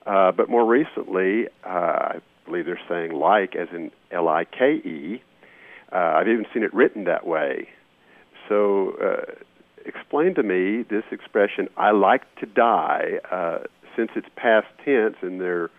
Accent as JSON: {"language": "English", "region": "Louisiana", "country": "United States", "tie": "born or raised there", "also_born_or_lived": "Texas", "said": "Well, I grew up in South Louisiana and later Texas, and so there are a lot of things that I think are normal that folks up north might think is strange"}